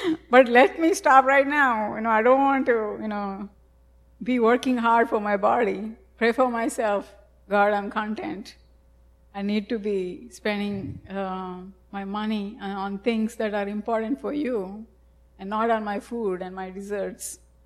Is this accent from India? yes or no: yes; India; I'm from India. I come from there, and it's a lot different from here.